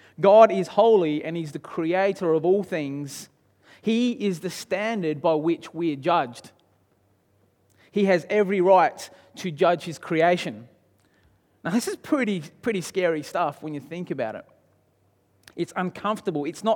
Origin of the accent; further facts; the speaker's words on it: Australia; I'm pretty good, even though I'm Australian, go for the Wallabies.